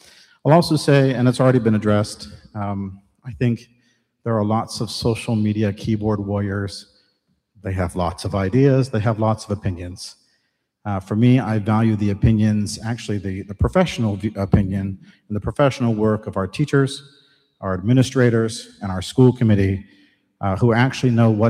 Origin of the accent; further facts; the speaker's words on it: California, United States; because I grew up in California in the 80s.